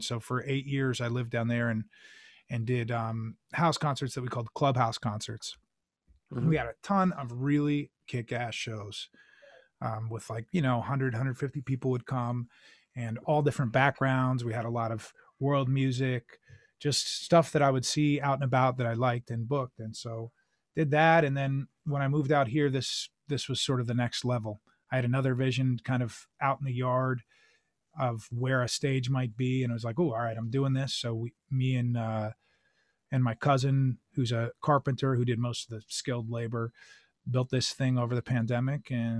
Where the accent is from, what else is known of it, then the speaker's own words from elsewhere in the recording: Pennsylvania, United States; And even though I grew up outside of Philly, I didn't spend a lot of time in the city.